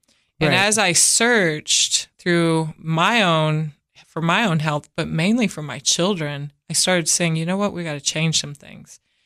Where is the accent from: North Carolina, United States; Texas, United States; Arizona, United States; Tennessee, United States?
Arizona, United States; I'm from Arizona, so we'd walk down to the 7-Eleven or Circle K